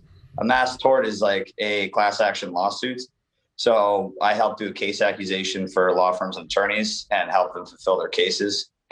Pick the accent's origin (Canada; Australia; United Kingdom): Canada; now in United States; Yeah, so I'm from Canada. I have properties in the United States, and I live in the United States, but I also live in Playa del Carmen, Mexico.